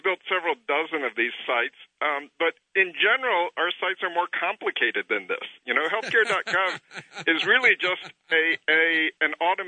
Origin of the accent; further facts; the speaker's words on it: United States; as an American, I am embarrassed.